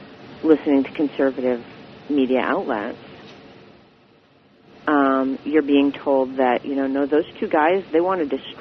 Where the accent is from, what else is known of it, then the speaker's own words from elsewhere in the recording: California, United States; I grew up in Central California, in one of those communities where everybody listened